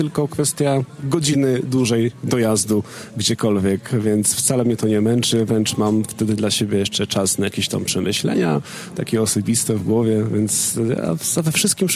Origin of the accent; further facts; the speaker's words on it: Zubrzyca Dolna, Lesser Poland, Poland; Wychowałem się w małej wsi w Zubrzycy Dolnej, to jest mała wieś na Orawie, na południu Polski